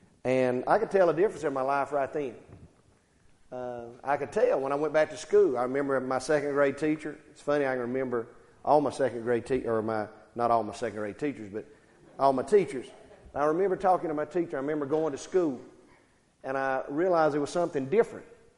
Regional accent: Jonesville, United States; I grew up in Jonesville. I went to Jonesville School. I went to church a lot close to where we lived at.

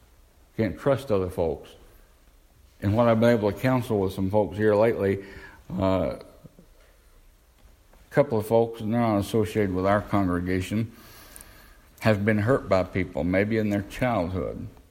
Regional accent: Tennessee, United States; now in Ohio, United States; Listen, I know what hills are. I came from East Tennessee. Hills, there ain't no hills up here.

